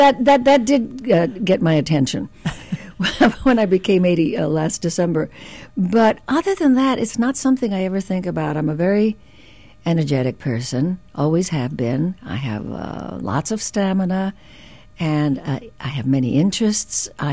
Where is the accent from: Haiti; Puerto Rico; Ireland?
Puerto Rico; Juncos; also born or lived in Humacao; And it was a little village called Juncos. I was born in Humacao because that's where they had the hospital.